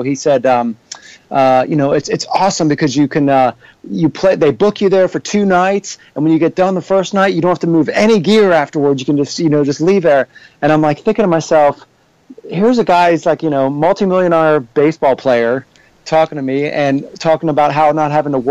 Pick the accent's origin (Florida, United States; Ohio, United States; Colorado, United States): Ohio, United States; Cincinnati; Well, you know, like as you mentioned, I grew up here in Cincinnati